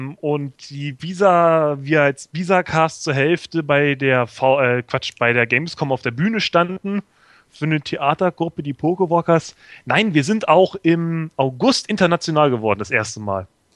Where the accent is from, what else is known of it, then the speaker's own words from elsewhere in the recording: East Germany, Germany; Ich komme aus dem Osten, ich darf das.